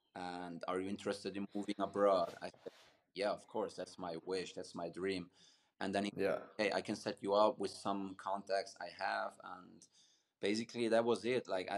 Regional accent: Liechtenstein; So I often say, like, when people ask me from other places, other countries, like, where are you from? I often say Switzerland, because people don't know Liechtenstein as good as maybe.

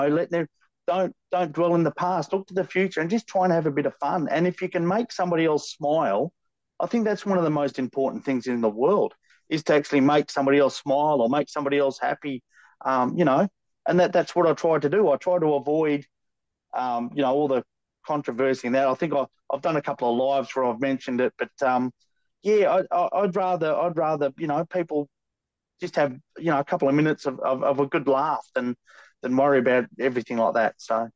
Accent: Australia; Because I'm Australian, I've got a weird sense of humor.

